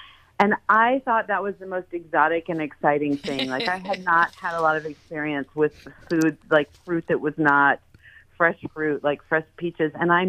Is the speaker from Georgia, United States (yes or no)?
yes; Atlanta, Georgia, United States; I am from Georgia. I'm from Atlanta, Georgia, and I will tell you that when I was becoming a food writer, it wasn't really an occupation.